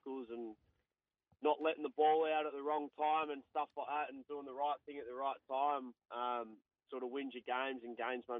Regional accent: Sunshine Coast, Queensland, Australia; I'm from the Sunshine Coast, so I played for the Caloundra Panthers growing up

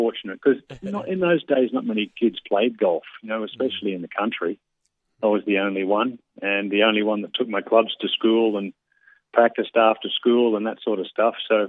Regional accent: Brisbane, Queensland, Australia; We had a lot of good kids growing up in Queensland in the Brisbane area when I was young.

